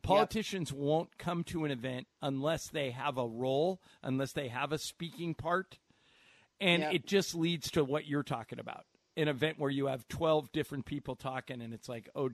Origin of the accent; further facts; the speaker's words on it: Orange County, California, United States; because I grew up in Orange County, they said, we want to make you our honoree.